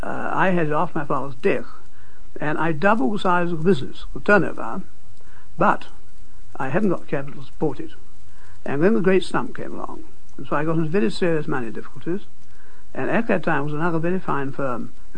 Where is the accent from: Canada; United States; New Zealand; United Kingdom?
United Kingdom; London; born there; I was born in London